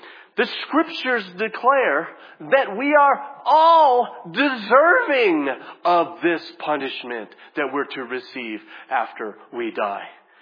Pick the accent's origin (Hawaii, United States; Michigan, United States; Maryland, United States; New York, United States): Hawaii, United States; You know, I'm from Hawaii, right? I like to surf.